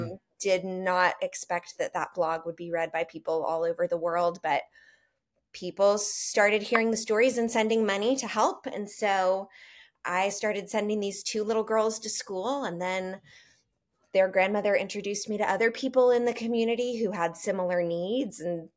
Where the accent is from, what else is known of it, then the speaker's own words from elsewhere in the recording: United States; I think as an American, my kind of only context for an orphanage was I thought that meant that your parents had died